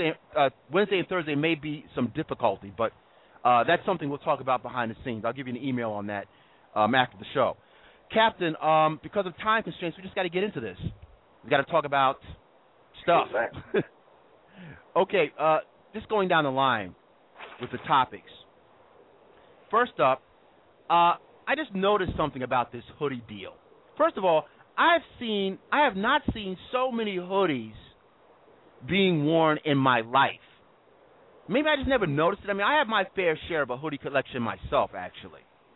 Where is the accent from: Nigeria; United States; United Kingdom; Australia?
United States; New York; I have to admit, as a New Yorker, listening to go-go all the time, I didn't necessarily get it at the time